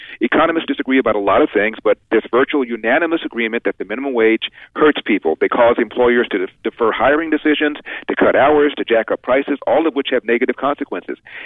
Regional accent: Los Angeles, California, United States; You know, I'm from the inner city. I'm from South Central. I went to public schools.

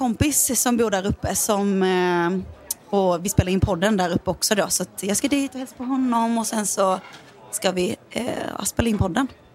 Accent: Skåne, Sweden; now in Gothenburg, Sweden; jag är från Skåne. Grund och botten. Men jag... Jag flyttade hit 2010, så jag har bott här sedan dess. Så jag skulle ändå vilja säga att jag är göteborgare.

